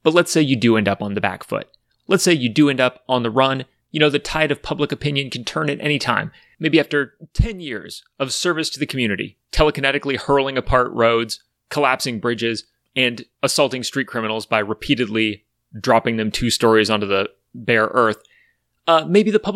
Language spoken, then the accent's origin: English; California, United States; I know, I'm from California, that shit's disorienting.